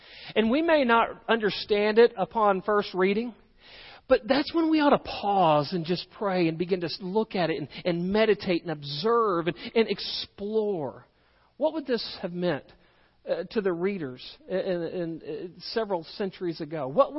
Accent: Texas, United States; born there; Well, some would say that I came from another country. I was born in Texas. It's a great place.

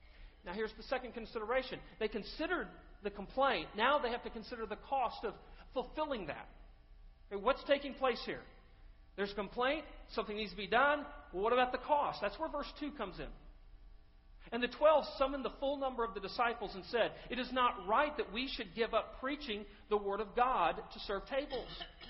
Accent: Texas, United States; When I grew up in Texas, it was people from Arkansas.

